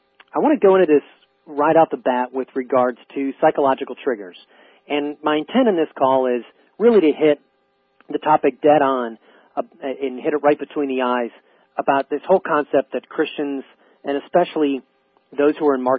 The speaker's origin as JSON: {"language": "English", "region": "Illinois", "country": "United States", "said": "We're both from the Chicagoland area."}